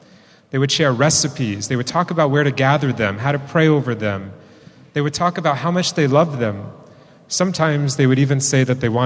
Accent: East Bay, California, United States; because I grew up in the East Bay, in an urban area where all my friends would go to different restaurants from their cultures

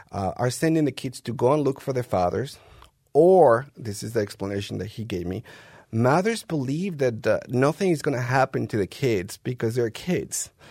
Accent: Colombia; English is a second language; moved away as an adult; now in United States; In my case, I come from Colombia

